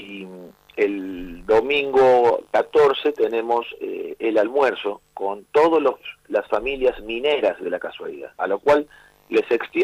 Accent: Argentina; Somos argentinos prácticos

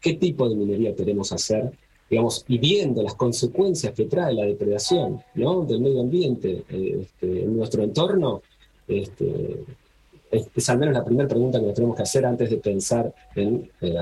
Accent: Buenos Aires, Argentina; moved away as an adult; now in El Bolsón, Argentina; Yo soy de Villa Urquiza, soy de la ciudad de Buenos Aires, digamos, soy de así de adoquín y vía de tranvía en la puerta de casa. Y hace ya 13 años que estoy acá

